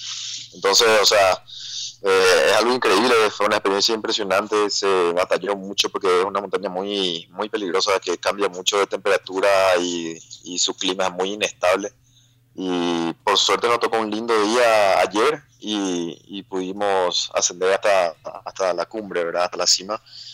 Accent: Paraguay; hay muchas montañas más que todavía tenemos que alcanzar como paraguayo, ¿verdad?

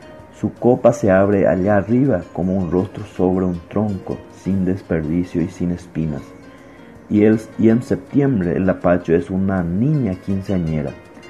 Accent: Paraguay; Entonces, algo nosotros tenemos que hacer como paraguayos: tratar de valorar, de cuidar, de proteger todos estos elementos que forman parte de nuestro ser nacional, de nuestra identidad nacional.

